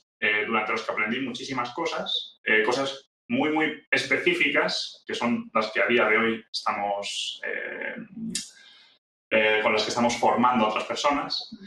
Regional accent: Madrid, Community of Madrid, Spain; Somos de España y estamos en Madrid. Somos de aquí también, o sea, estamos viviendo cerca de donde nacimos, digamos.

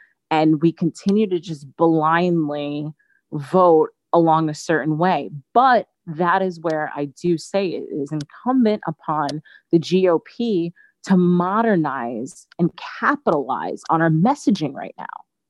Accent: Long Island, New York, United States; also born or lived in Fort Lauderdale, Florida; now in Queens, United States; I was born in Fort Lauderdale, Florida, but I was raised on Long Island from the age of 5. And I just moved to Queens about 3 years ago because I work in Manhattan at the Metropolitan Museum of Art.

